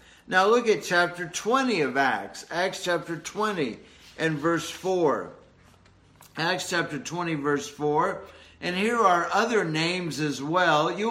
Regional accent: St. Petersburg, Florida, United States; the church I grew up in St. Petersburg, Florida.

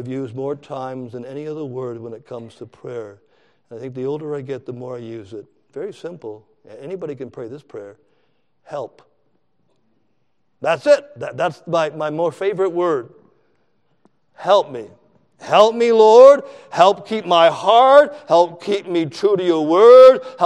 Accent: Canada; I grew up in Canada

